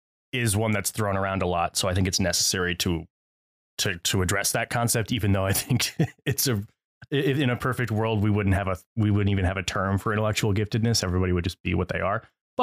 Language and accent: English; Connecticut, United States; so growing up, I grew up in Connecticut.